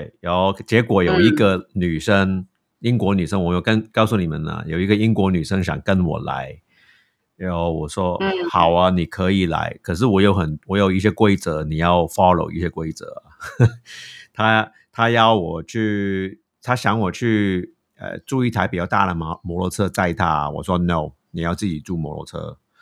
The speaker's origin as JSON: {"language": "Chinese", "country": "United States", "tie": "born or raised there", "also_born_or_lived": "Beijing", "second_language": "Chinese", "said": "以前我在美国长大的时候，其实我就什么都不会嘛，什么以为自己会，可是之后什么都不会。我去了北京以后，都觉得自己的中文就很差"}